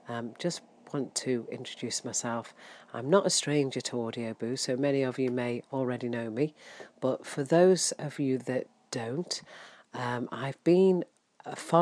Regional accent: Newcastle-under-Lyme, West Midlands, United Kingdom; My husband comes from Northern Ireland. I come from Newcastle-under-Lyme, and that is where we both live now.

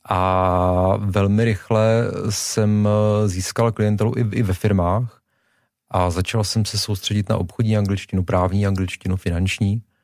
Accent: Zlín, Zlín Region, Czechia; Já jsem ze Zlína.

